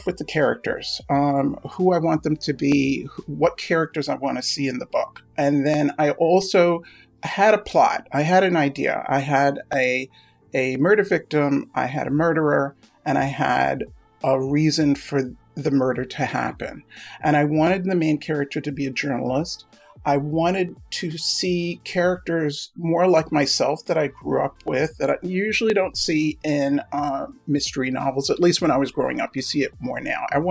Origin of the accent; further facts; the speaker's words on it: Brooklyn, New York, United States; also born or lived in New Jersey; now in Long Island, United States; I live in Long Island. I'm a New York girl. I grew up in Brooklyn. I lived in New Jersey for a while, and then I eventually moved to Long Island.